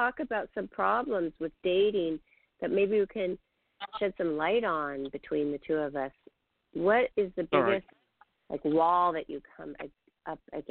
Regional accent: Seattle, Washington, United States; I always remember that because I'm from Seattle.

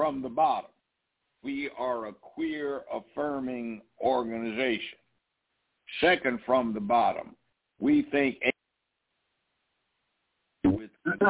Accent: Memphis, Tennessee, United States; I know there is police brutality. I'm from Memphis. Hell, I've been here 50 years.

